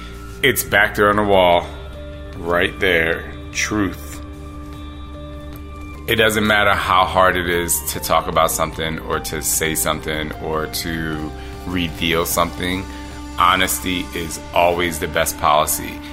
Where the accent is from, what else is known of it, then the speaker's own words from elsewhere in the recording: Philadelphia, Pennsylvania, United States; Also, you know, being in, growing up in Philly too, you go to the next block, you get jumped.